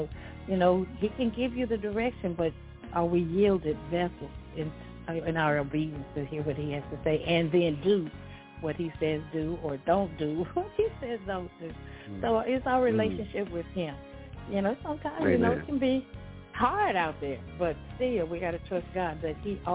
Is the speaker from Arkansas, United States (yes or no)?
yes; Pine Bluff, Arkansas, United States; I was born and raised in Pine Bluff.